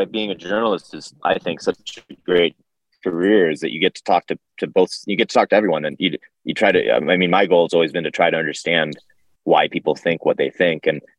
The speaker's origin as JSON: {"language": "English", "region": "Idaho", "country": "United States", "tie": "born or raised there", "said": "So I grew up in North Idaho, in the panhandle of Idaho."}